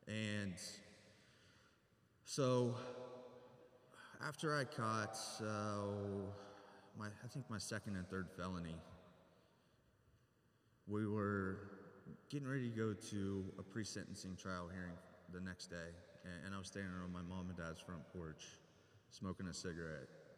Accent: Heath, United States; I grew up in Heath, graduated from Heath.

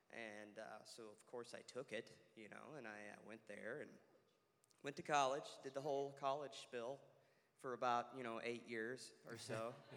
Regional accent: Bowling Green, Kentucky, United States; I am actually originally from Bowling Green, Kentucky, which is actually technically just north of Bowling Green

